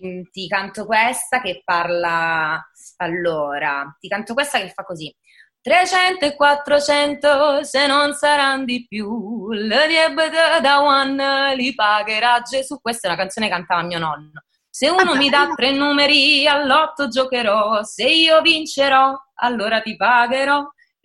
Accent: Basilicata, Italy; sento veramente il calore del mio paese, sono felicissima di questa cosa. E poi amo la Basilicata, che è una terra magica, bellissima, selvaggia

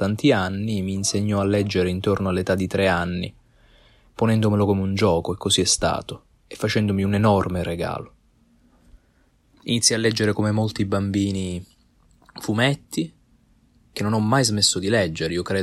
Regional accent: Palermo, Sicily, Italy; i grandi tesori che abbiamo nella mia città natale, che è Palermo

